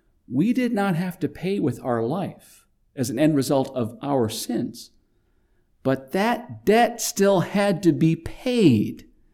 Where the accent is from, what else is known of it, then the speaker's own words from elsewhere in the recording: Canada; now in United States; my wife having grown up in Canada, and I grew up in Canada